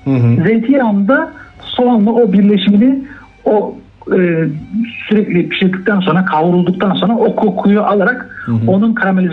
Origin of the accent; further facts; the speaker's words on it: Kütahya, Turkey; Kütahyalıyım ben. Bizim orada da yapılıyor aynı çorbadan.